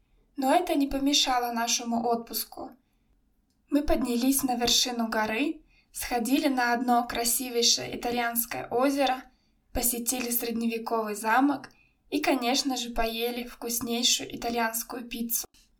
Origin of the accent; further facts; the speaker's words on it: Siberia, Russia; И не думай, это никак не связано с тем, что я из Сибири.